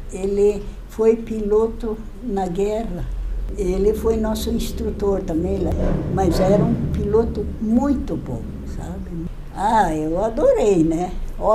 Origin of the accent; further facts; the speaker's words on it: Porto União, Santa Catarina, Brazil; also born or lived in Canoinhas; nasci em Canoinhas, vim para Porto União em 1950.